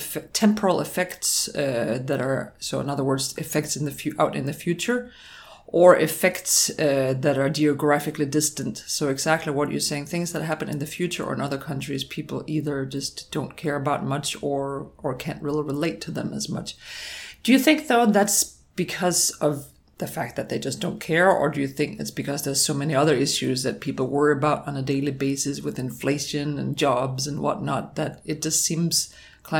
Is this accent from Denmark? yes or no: yes; Denmark; English is a second language; On a side note, both Christian and I were born and raised in Denmark and hold graduate degrees from there and elsewhere.